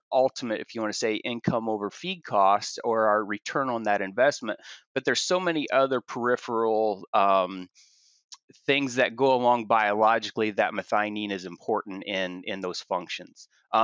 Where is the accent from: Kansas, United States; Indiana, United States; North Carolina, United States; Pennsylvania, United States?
Indiana, United States; Well, I grew up in Indiana.